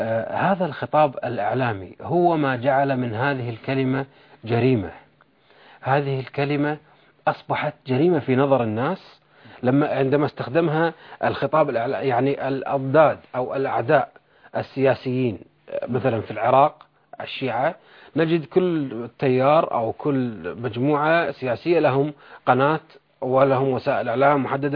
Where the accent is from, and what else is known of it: Kuwait